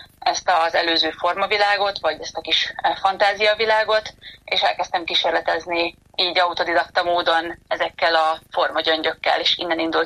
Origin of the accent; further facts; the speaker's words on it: Onga, Borsod-Abaúj-Zemplén, Hungary; ugyanis részben én Ongán nőttem föl, borsodi gyerekként.